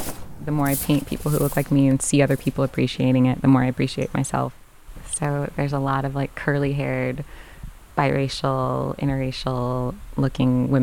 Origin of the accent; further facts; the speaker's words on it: Fort Wayne, Indiana, United States; now in Santa Cruz, United States; I'm an artist living in Santa Cruz, California. I grew up in Fort Wayne. I graduated from Indiana University